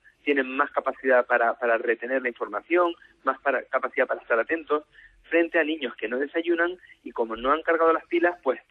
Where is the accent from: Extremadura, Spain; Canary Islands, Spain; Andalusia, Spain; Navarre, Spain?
Canary Islands, Spain; now in Valencia, Spain; Yo, aunque, bueno, no soy valenciano, soy canario